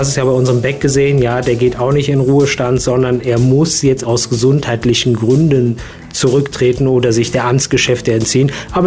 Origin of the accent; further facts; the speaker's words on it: Mainz, Rhineland-Palatinate, Germany; Ja, also ich als Mainzer kann ganz einfach sagen